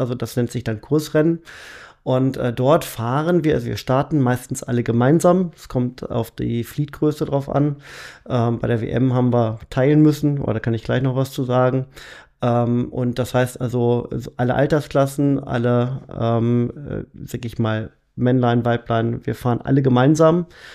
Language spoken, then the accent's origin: German; Barsinghausen, Lower Saxony, Germany; mittlerweile 54 Jahre, komme aus Basinghausen, aber auch gebürtig aus der Region, geboren in Hildesheim, also ein hannoversches Gewächs.